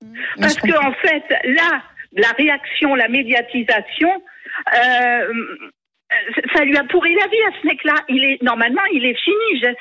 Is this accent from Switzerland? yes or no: no; Auvergne-Rhône-Alpes, France; Vous savez, je suis en Auvergne, je suis du Cantal.